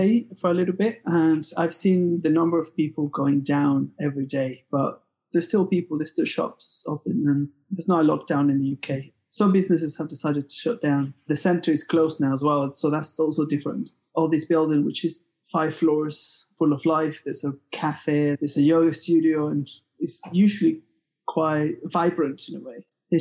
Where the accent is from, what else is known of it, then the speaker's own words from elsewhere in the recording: Mexico; now in Manchester, United Kingdom; Well, I'm from Mexico, but I'm from Clearvision. I'm based in Manchester, England.